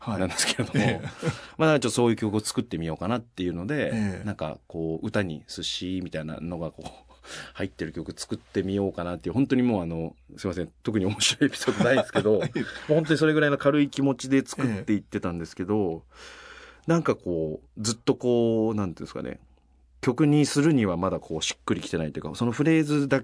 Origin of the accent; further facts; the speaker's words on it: Okayama, Japan; なんか割とその僕岡山県なんですけど